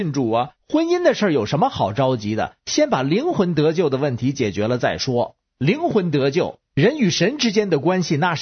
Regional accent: Beijing, China; 各位听众好，我是北京的

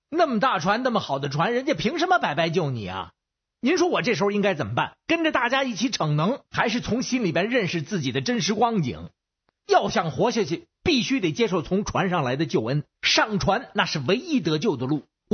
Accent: Beijing, China; 我是北京的

